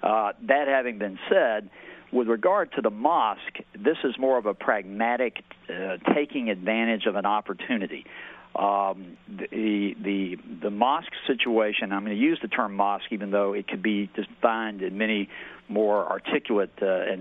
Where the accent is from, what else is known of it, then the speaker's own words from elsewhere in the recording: Ireland; Oh, I'm Irish.